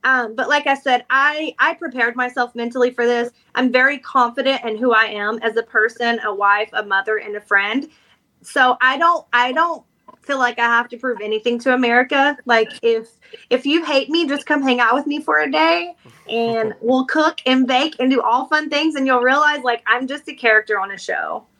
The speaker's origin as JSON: {"language": "English", "region": "Oklahoma", "country": "United States", "said": "I'm from Oklahoma. I used to get my ass beat by little boys in school. We're country out here."}